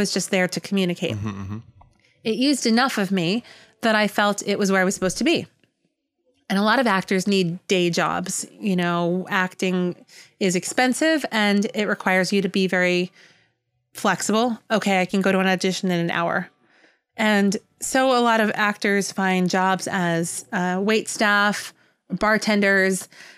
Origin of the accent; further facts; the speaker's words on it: New York City, New York, United States; So I was born in Manhattan on the Upper West Side.